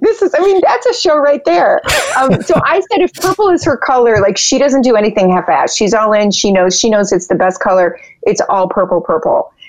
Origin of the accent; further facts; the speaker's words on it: Michigan, United States; That's just, I'm from Michigan. It's just like, that's just what I do.